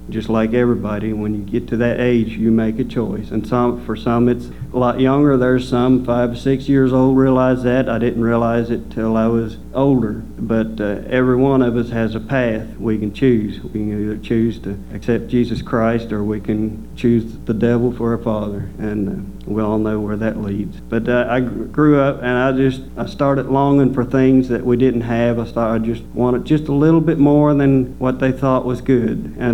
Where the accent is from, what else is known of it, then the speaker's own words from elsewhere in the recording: Columbia, Kentucky, United States; also born or lived in Delaware; I was born in Delaware, and I think I was 6 when we moved to Columbia, Kentucky, and then about 10 years ago we moved over here. But growing up in Delaware, it's really a fast-growing.